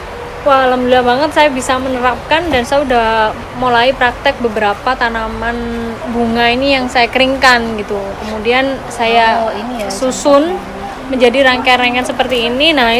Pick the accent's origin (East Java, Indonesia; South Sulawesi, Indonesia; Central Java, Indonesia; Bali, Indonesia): East Java, Indonesia; Batu; itu malah bisa membantu petani Kota Batu. Jadi bayangkan efeknya itu udah sampai seluruh petani di desa saya lah minimal.